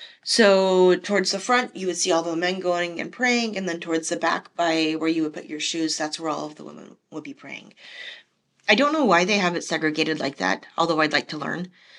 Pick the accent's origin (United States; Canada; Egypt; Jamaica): Canada; And, where are you from? I'm like, I'm from Canada. And he's like, we're in Canada. Are you from Toronto? And I'm like, yes, I'm from Toronto.